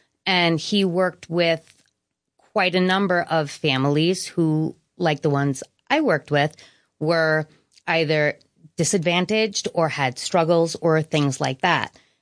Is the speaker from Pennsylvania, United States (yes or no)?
no; Queens, New York, United States